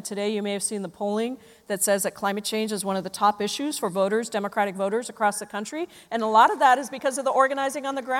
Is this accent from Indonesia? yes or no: yes; Jakarta, Indonesia; Indonesia is becoming the first country to physically relocate its capital city of Jakarta, which is where I grew up